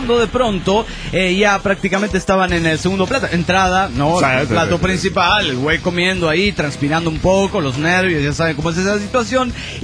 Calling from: State of Mexico, Mexico; desde el Estado de México, México.

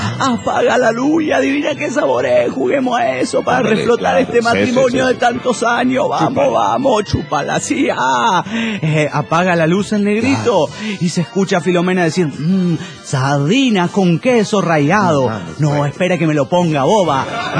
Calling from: Mexico City, Mexico; del DF mexicano.

